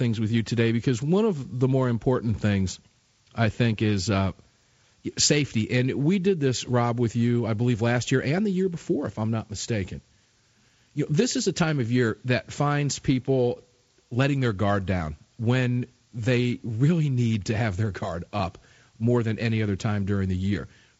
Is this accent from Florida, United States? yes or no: yes; Florida, United States; I come from Florida. I can deal with that.